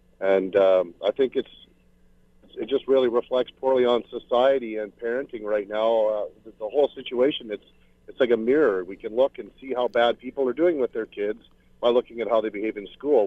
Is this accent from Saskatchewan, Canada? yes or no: yes; Saskatchewan, Canada; I grew up in Saskatchewan, it was back in the 80s when I was in high school